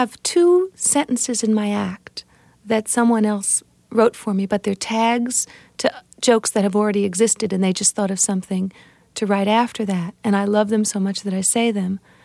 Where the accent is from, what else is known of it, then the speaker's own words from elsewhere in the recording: Miami, Florida, United States; now in New York, United States; I've been in New York for 10 years. I grew up in Miami.